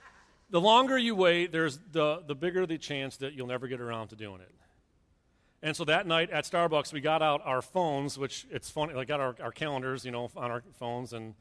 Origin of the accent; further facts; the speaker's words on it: Clinton Township, Michigan, United States; Her family is born and raised in Utica, and I was in Clinton Township.